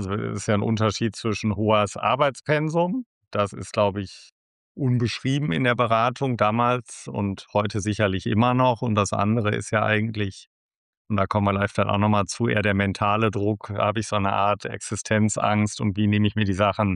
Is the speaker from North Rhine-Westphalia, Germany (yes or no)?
yes; North Rhine-Westphalia, Germany